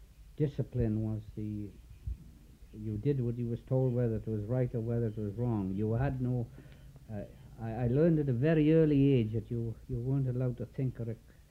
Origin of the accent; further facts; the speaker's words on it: Tredegar, Wales, United Kingdom; also born or lived in Neath; But my school days were mainly in Tredegar, a school called Nantibu School.